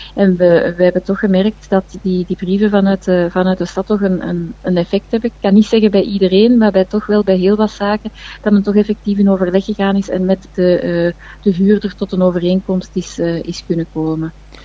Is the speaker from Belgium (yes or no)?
yes; Mechelen, Flanders, Belgium; Het enige wat wij allemaal samen kunnen doen als Mechelaars is om daar echt bewust mee om te gaan.